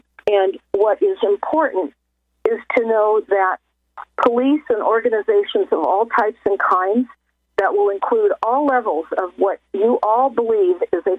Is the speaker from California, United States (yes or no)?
yes; Pacific Palisades, California, United States; also born or lived in Santa Monica / Malibu; Again, I was born in Santa Monica. I grew up in and going around the Pacific Palisades as a young girl. It's gone. And I grew up in Malibu, and I was evacuated when I was only 11.